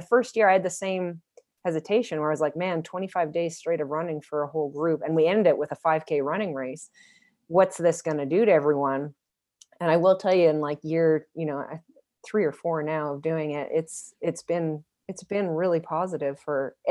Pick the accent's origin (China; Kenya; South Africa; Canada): Canada; now in United States; I mean, I just removed my entire Canadian card. Not only am I cold in 60 degrees, I don't know how to ski.